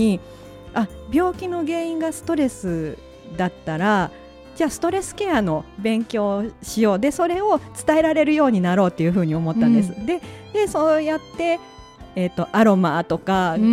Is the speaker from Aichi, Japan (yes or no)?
yes; Nagoya, Aichi, Japan; 名古屋から来ました